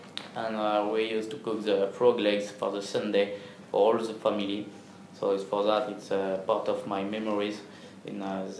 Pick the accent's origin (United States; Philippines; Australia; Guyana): Australia; So, I come from Australia.